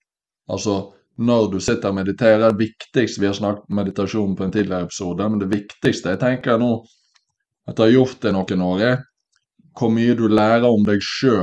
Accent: Western Norway, Norway; når jeg var hjemme på Vestlandet her

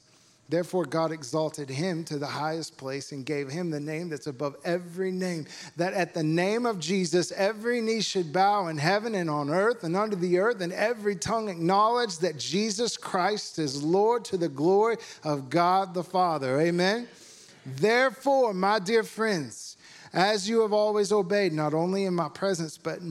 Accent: Fort Smith, Arkansas, United States; Yes, I am from Fort Smith. If you're ever in Fort Smith, come to the church on Sunday morning.

